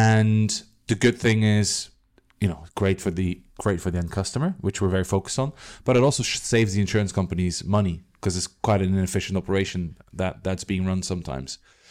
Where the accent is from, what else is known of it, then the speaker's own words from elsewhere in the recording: Belgium; The real real reason is I'm from Belgium, and we found it very hard to find a name.